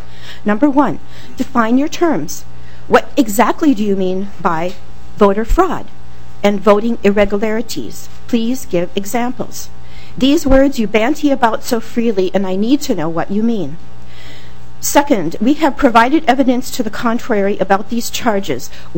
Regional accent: Minneapolis, Minnesota, United States; I am from Northeast Minneapolis.

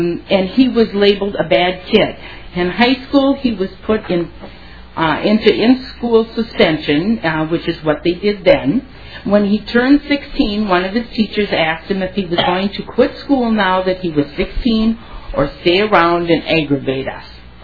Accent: Winona, Minnesota, United States; I'm from Winona, Minnesota

